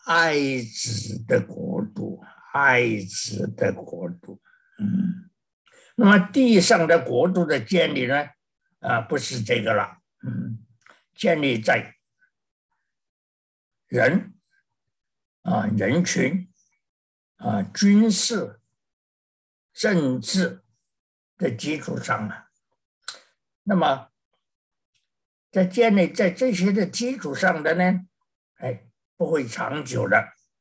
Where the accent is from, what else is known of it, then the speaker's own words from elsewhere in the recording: China; 我们中国人呢，哎呀，不单这一个喜啊，还要双喜啊